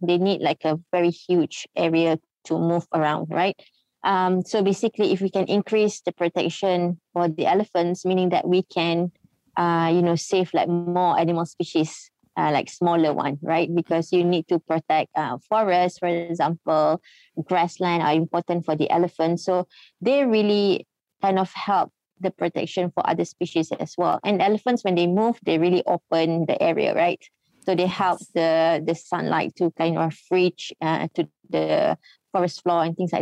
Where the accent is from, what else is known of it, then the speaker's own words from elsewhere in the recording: Malaysia; English is a second language; as Malaysian, we are very lucky because we have two subspecies of Asian elephants.